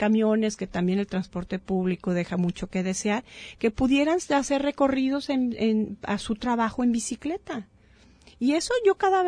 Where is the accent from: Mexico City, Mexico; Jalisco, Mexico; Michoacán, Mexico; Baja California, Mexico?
Jalisco, Mexico; Guadalajara; yo no soy de aquí, yo soy de Guadalajara, pero tengo 6 años, voy para 7 años que me vine a vivir aquí.